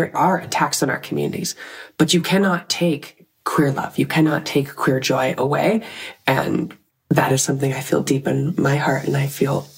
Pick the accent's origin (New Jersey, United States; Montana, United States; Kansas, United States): Montana, United States; Missoula; When I gave a speech last year at my hometown, Missoula Pride